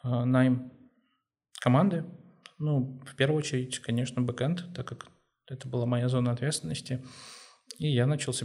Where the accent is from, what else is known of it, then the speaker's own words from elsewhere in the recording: Saint Petersburg, Russia; Я коренной петербуржец.